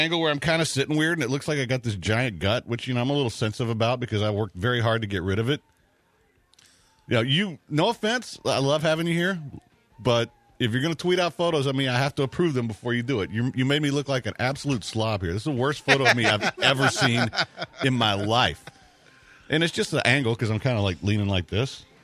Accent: La Marque, Texas, United States; We grew up in Lamarck, which basically it was not a great place to grow up.

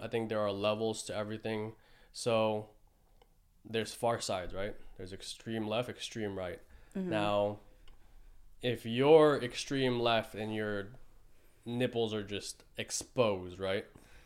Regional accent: San Jose, California, United States; So growing up in San Jose and then I ventured off into the army, I got slut shamed by my friends.

